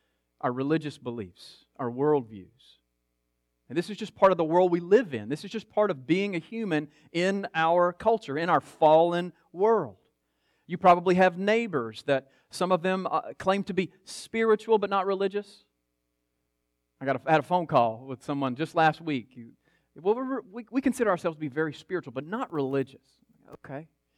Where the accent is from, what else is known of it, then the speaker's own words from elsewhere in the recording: Louisiana, United States; now in Texas, United States; I grew up in Louisiana, so it was just, we're all Tigers fans. We're all LSU Tigers fans.